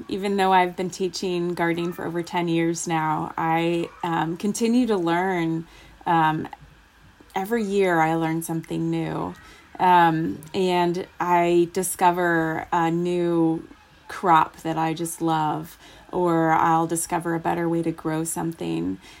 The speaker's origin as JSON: {"language": "English", "town": "Anchorage", "region": "Alaska", "country": "United States", "lives_now": "Homer, United States", "said": "I am from Anchorage, Alaska, and I live right now in Homer."}